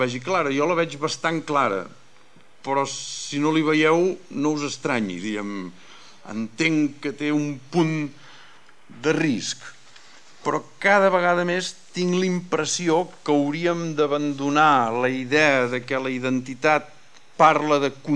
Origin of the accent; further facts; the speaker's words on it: Terrassa, Catalonia, Spain; els que som de Terrassa